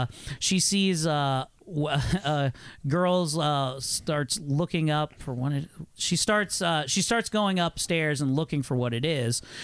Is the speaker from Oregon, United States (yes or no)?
no; Maryland, United States; Well, I just remember like growing up in Maryland.